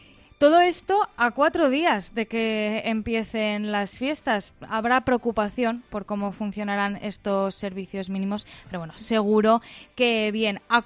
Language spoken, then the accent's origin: Spanish; Pamplona, Navarre, Spain; Los que somos de Pamplona también queremos utilizar las villavesas